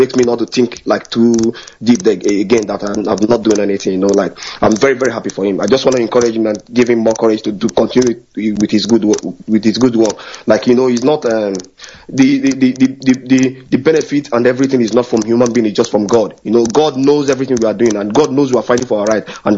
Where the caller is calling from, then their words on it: Sweden; Good morning. I'm calling from Sweden.